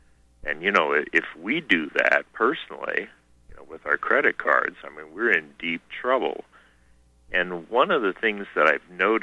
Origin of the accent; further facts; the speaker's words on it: Montana, United States; I can swear I pretty much know which state I'm in, so I'm from Montana.